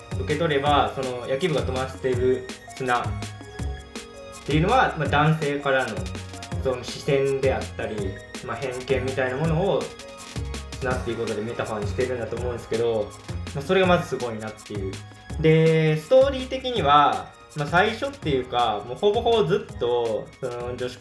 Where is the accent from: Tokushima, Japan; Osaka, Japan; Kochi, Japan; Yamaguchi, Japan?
Tokushima, Japan; …の地元が徳島なんですごいね、